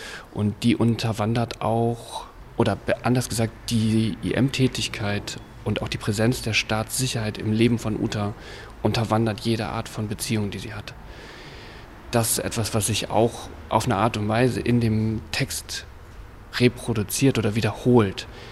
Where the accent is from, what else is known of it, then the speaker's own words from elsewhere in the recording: Düsseldorf, North Rhine-Westphalia, Germany; Ich bin in Düsseldorf geboren und bin in Westdeutschland groß geworden.